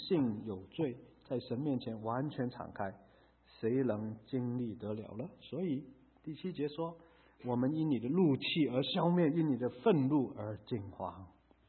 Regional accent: China; 哎呀，我们中国人都不喜欢听到这个字

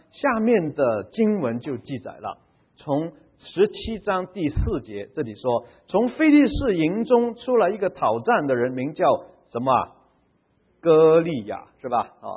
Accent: China; 假如我们看我们中国人的这个什么三国演义啊，你也可以看见这个骂阵的这种场景

